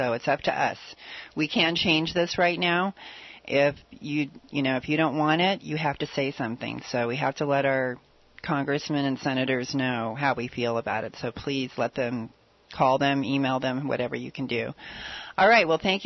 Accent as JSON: {"language": "English", "country": "United States", "said": "I feel bad as an American, you know, like we're over here"}